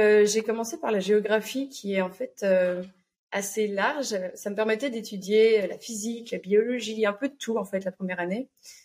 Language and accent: French; Liège, Wallonia, Belgium; moved away as an adult; now in Munich, Germany; J'ai 30 ans. Je suis belge d'origine. Je viens de Liège. Et j'ai déménagé il y a 4 ans à Munich, dans le sud de l'Allemagne